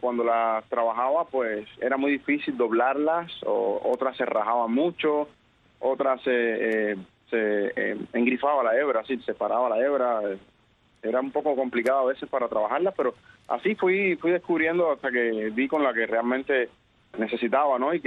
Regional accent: Cuba; now in Belize; Sí, mucha gente me reconoce como el cubano, sí.

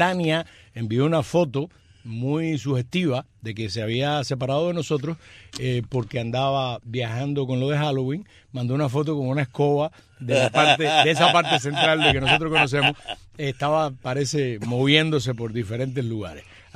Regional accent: Sancti Spíritus, Cuba; como cubano emprendedor, tengo mi pequeño negocio en el poblado de Guayos, Santi Espíritu, donde tengo mi modesta barbería.

